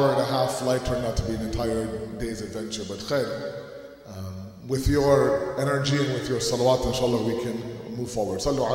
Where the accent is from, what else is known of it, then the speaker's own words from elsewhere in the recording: Toronto, Ontario, Canada; growing up in Toronto, I belonged to a typical in the Pakistani community like many of you